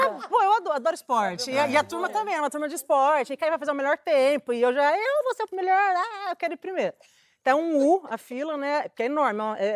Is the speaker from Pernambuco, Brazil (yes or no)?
no; Birigui, São Paulo, Brazil; eu sou do interior de São Paulo, Berigui.